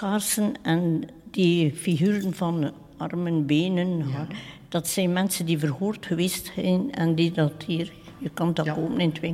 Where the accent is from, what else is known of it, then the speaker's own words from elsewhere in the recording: Nieuwpoort, West Flanders, Belgium; Van aan de kust, van Niepoort.